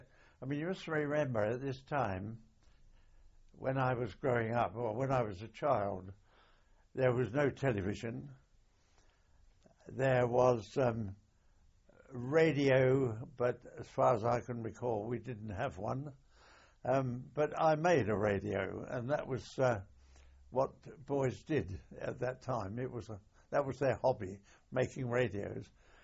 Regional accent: Lancing, South East England, United Kingdom; born there; I was born in Lancing in Sussex on the 30th of December 1919.

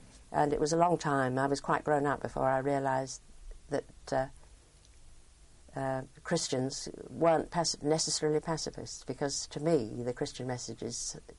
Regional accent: Croydon, London, United Kingdom; also born or lived in Coulsdon; I was born in Colesdon in Surrey and moved to Croydon when I was four or five.

